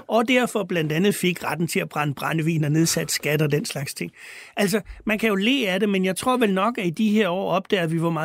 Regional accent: Bornholm, Capital Region of Denmark, Denmark; moved away; da jeg flyttede fra Bornholm

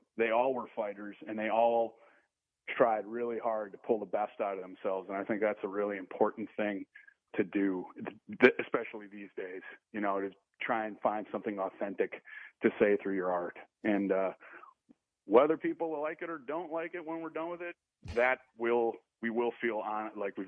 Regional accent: Wisconsin, United States; even though I'm from Wisconsin and I'm not a 49ers guy.

